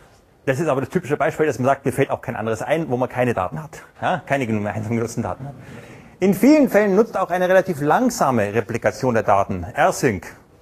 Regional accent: Munich, Bavaria, Germany; Da habe ich gesagt, ich komme aus München.

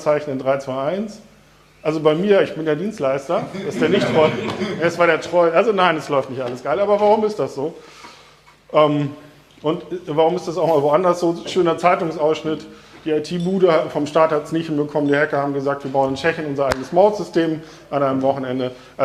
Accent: Lübeck, Schleswig-Holstein, Germany; moved away as an adult; now in Hamburg, Germany; komme aus Hamburg, bin gebürtig aufgewachsen in Lübeck

